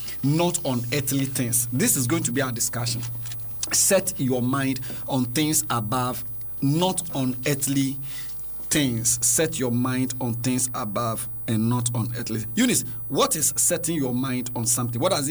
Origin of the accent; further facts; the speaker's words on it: Kaswa, Ghana; It's on your route to my hometown, Kaswa.